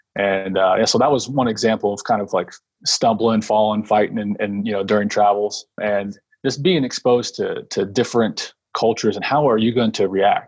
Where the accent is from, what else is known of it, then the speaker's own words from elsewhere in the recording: Oklahoma, United States; Yeah, no, I grew up in Oklahoma, joined the military at 17